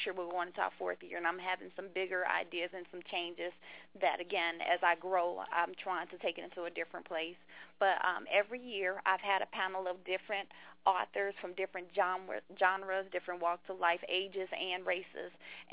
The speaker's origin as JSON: {"language": "English", "town": "Chicago", "region": "Illinois", "country": "United States", "said": "And initially, when I would tell people I was from Chicago, the whole consensus was there's nothing good in Chicago, coming from Chicago, at least that in that area."}